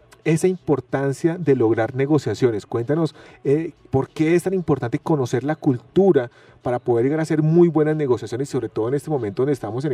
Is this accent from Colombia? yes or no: yes; Colombia; ¿Qué podemos mejorar nosotros como colombianos en ese aspecto?